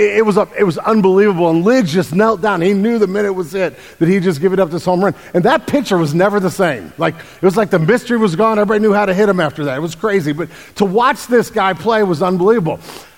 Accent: St. Louis, Missouri, United States; I'm a homer, so I like my hometown teams. And therefore, I really, really, really do like the St. Louis Cardinals.

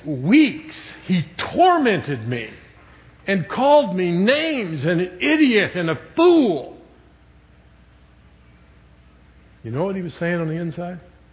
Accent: Florida, United States; That'd be enough to make me nervous. I'm from Florida.

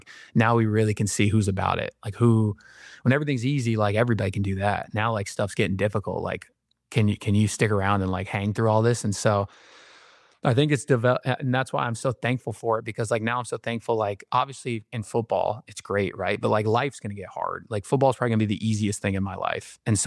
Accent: Florida, United States; obviously growing up in Florida, everybody's a Florida fan.

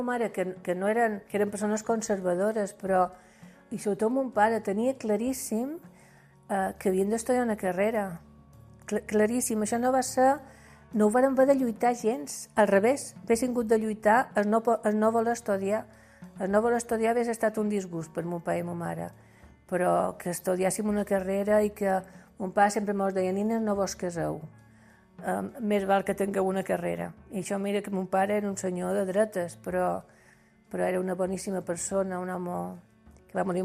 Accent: Palma, Balearic Islands, Spain; born there; A Palma, en el carrer del Vi. Estava per Puig de Sant Pere.

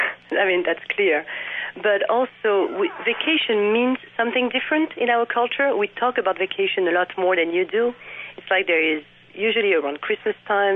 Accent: France; the way we had as I grew up in France.

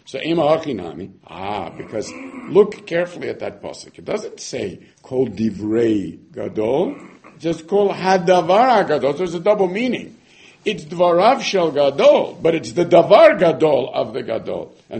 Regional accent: England, United Kingdom; We're English over here.

